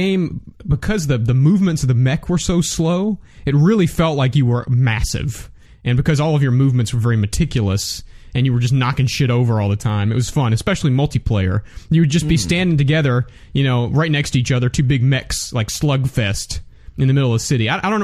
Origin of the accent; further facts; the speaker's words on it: Canada; What is it, because I'm Canadian?